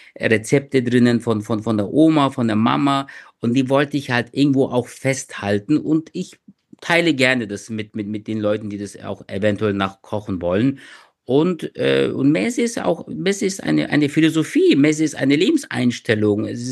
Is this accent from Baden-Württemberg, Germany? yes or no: no; Bavaria, Germany; accent: Bavarian